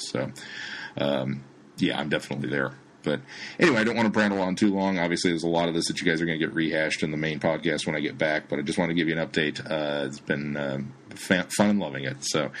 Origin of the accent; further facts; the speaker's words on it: Topeka, Kansas, United States; You know, I'm from Topeka, so a block is small in Topeka.